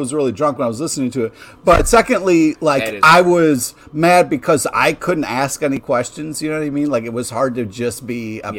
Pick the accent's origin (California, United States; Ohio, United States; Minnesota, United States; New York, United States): New York, United States; Rochester; when we were talking about mafia stories, growing up in Rochester.